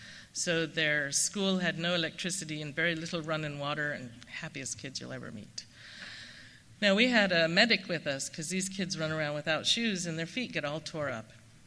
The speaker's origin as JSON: {"language": "English", "region": "London", "country": "United Kingdom", "tie": "born or raised there", "said": "Now, I grew up in London."}